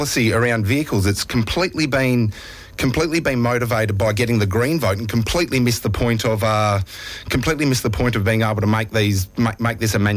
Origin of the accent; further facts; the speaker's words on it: Northern Territory, Australia; As an Australian, that's terrible. As a Territorian, you know, there's a heap of cash coming our way